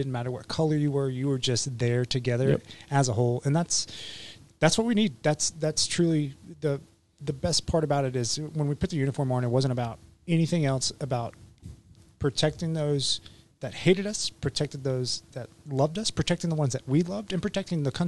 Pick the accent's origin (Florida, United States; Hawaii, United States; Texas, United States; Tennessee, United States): Tennessee, United States; Memphis; because I grew up in Memphis, and there's still to this day racial tension.